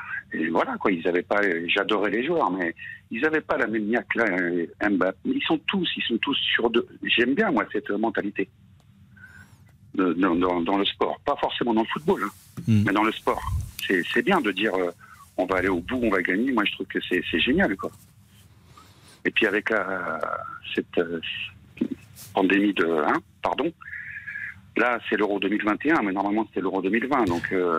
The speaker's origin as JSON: {"language": "French", "town": "Paris", "region": "Île-de-France", "country": "France", "said": "je suis parisien, moi. Ça fait 3 ans que je suis à Trente-Mou."}